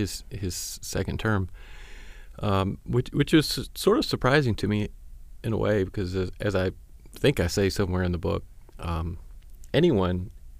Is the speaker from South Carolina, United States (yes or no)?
yes; Greenville, South Carolina, United States; also born or lived in Myrtle Beach; Yeah. In Greenville first. And then, as a teenager, I moved to Myrtle Beach.